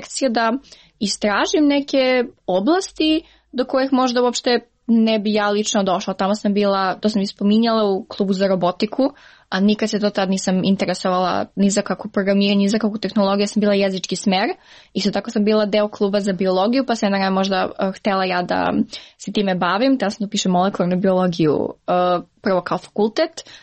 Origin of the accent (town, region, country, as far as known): Niš, Southern and Eastern Serbia, Serbia